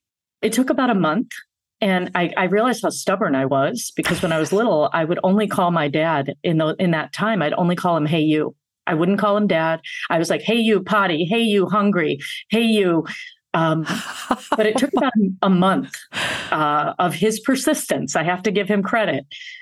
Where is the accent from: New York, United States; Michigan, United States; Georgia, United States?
Michigan, United States; Grand Blanc; born or raised there